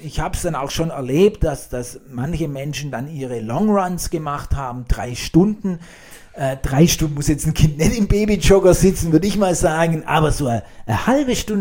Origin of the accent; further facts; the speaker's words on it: Blaubeuren, Baden-Württemberg, Germany; Ich komme aus Blaubeuren auf der Alp.